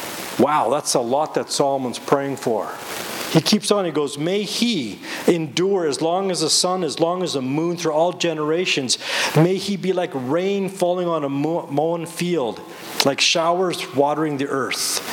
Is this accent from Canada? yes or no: yes; Canada; I come from Canada, the best country on earth